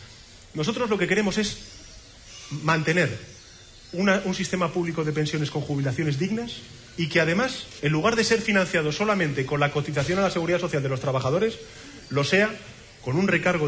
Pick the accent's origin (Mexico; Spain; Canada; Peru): Spain; Madrid, Community of Madrid; Yo que soy de Madrid.